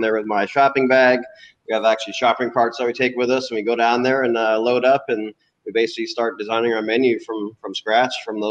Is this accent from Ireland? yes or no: no; New York, United States; I grew up in New York, and there was always back in the 70s and 80s, there was a lot of farmers market.